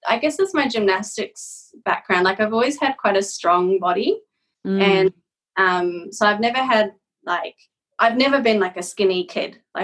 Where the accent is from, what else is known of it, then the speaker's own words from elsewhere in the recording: New Zealand; also born or lived in Japan; I grew up in New Zealand, and my mum is Japanese. I was born in Japan and grew up in New Zealand. My dad is a New Zealander from Irish and Welsh heritage. And I grew up in a small town in New Zealand